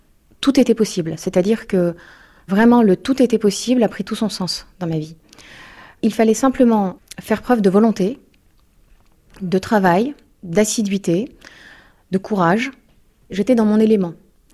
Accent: France; also born or lived in Turkey; d'origine turque en fait, je suis née en Turquie et j'ai grandi en France.

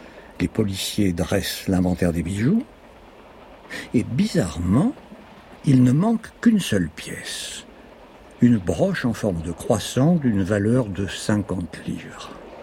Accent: Edinburgh, Scotland, United Kingdom; Ah, ne dites pas ça. Je suis d'Édimbourg.

